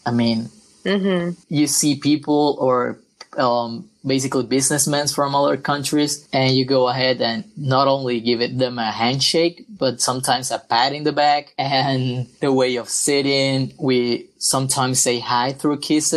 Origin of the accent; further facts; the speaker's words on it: Colombia; English is a second language; I mean, you're from Turkey and I'm from Colombia.